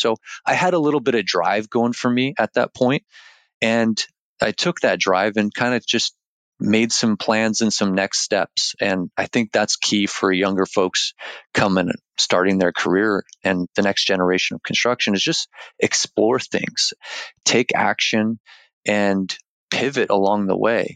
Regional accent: Canada; moved away; also born or lived in Colorado; I grew up in Canada and traveled around quite a bit for my father's job. And I landed myself in Colorado finishing high school.

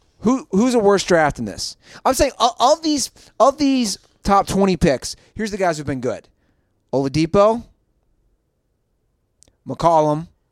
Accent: Cincinnati, Ohio, United States; Cincinnati ranked number one in the country. My hometown projected, I believe they had three draft picks.

